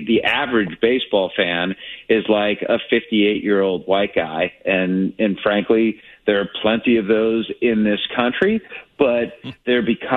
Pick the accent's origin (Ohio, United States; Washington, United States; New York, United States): Ohio, United States; Cleveland; now in Kansas City, United States; I grew up in Cleveland, so, you know, smaller market. I live in Kansas City now, smaller market.